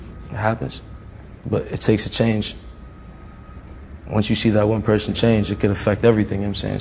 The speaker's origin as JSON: {"language": "English", "town": "Canarsie", "region": "New York", "country": "United States", "said": "the environment that I came from Canarsie, they mess with our environment"}